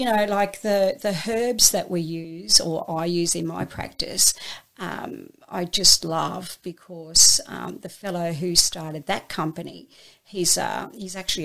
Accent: Sydney, New South Wales, Australia; So, you know, I grew up in Sydney, and but I knew I'd never live there.

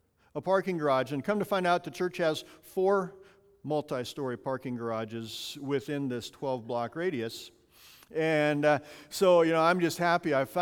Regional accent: Montana, United States; a little different than my used to growing up in Montana, a little different church facility.

